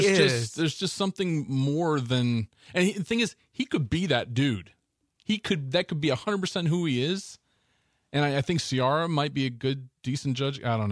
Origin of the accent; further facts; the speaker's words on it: Baltimore, Maryland, United States; I'm from the Baltimore area.